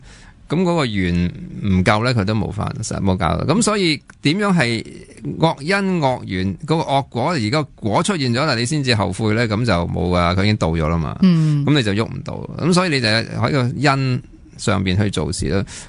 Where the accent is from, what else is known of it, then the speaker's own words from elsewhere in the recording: Hong Kong; 咁所以可能真系我哋香港人，即系而家可能真系我哋国家人啊，港人治港